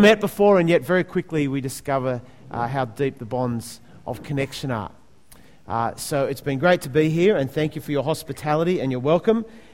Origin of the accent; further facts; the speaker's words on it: Sydney, New South Wales, Australia; I'm from Sydney in Australia.